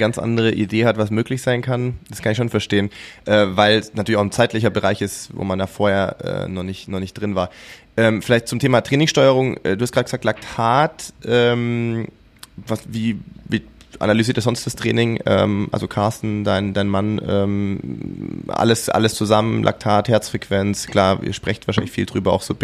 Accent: Sindelfingen, Baden-Württemberg, Germany; wie ich aufgewachsen bin in Sindelfing und Umgebung dort

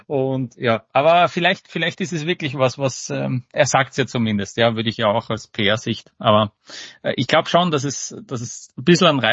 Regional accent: Austria; Na, jetzt muss ich als Österreicher sagen

